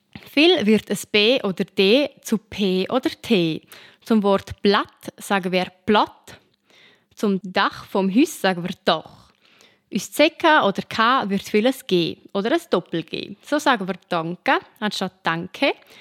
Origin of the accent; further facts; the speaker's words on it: Obersaxen, Graubünden, Switzerland; ich komme jetzt eben aus Obersachsen, einer Walsergemeinde im Bündner Oberland, umgeben von romanisch sprechenden Gemeinden. Auch in Obersachsen redet man noch als Walserdeutsch, das sogenannte Obersachserdeutsch.